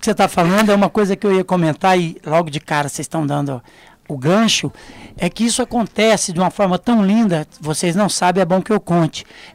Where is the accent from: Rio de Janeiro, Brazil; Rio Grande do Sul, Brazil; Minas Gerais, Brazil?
Minas Gerais, Brazil; Muzambinho; now in Ribeirão Preto, Brazil; Eu sou mineiro de Muzambinho.